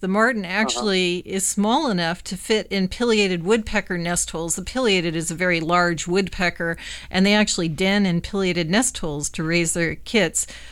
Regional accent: Nevada, United States; also born or lived in Oregon; I was born in Oregon, but I grew up in Nevada.

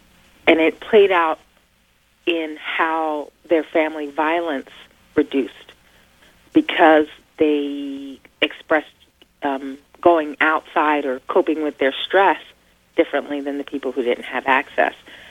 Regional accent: Philadelphia, Pennsylvania, United States; I come from, born and raised in Philadelphia, where in many neighborhoods that's the case.

